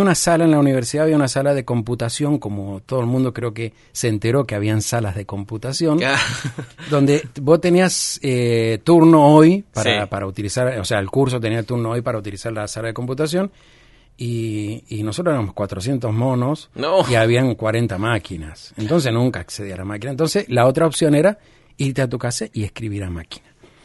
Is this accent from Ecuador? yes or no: no; Mendoza, Argentina; porque soy mendocino.